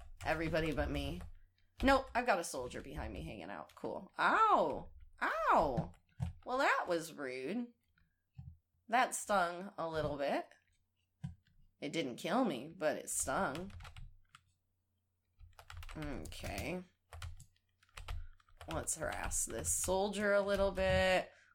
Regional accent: United States; I'm American. I am American.

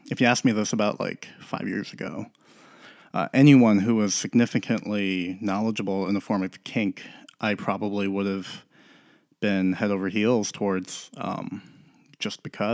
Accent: East Coast, United States; because I grew up on the East Coast where it's really cold, and kind of along there, you know, big, thick, hearty soups were the way to go.

